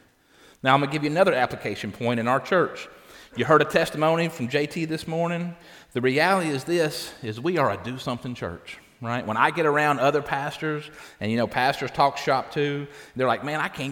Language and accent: English; Owen County, Kentucky, United States; I said, Owen County. They're like, where? They said, is that a place in Kentucky? I'm like, yes, it's a place in Kentucky, right?